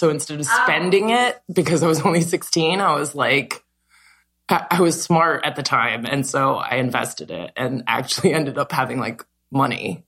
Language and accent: English; Ohio, United States; I went to public school. I grew up in Ohio.